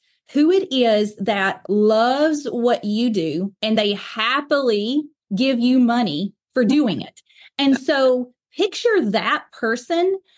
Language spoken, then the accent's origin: English; the South, United States; accent: southern; And I should say, if my accent does not give it away, I am based in Alabama, the southeast of the United States. Most people guess that I'm from the South pretty quickly.